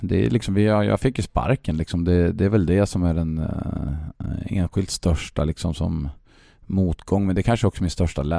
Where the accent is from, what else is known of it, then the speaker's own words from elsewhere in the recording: Åkers Styckebruk, Södermanland, Sweden; nej, jag är från Åkers Styckebruk